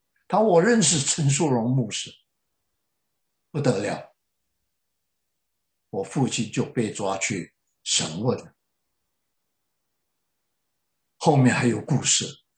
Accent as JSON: {"language": "Chinese", "country": "China", "said": "我们中国人一些文化习俗跟犹太人很像，我们中国人会尊师重道，尊重年长的。"}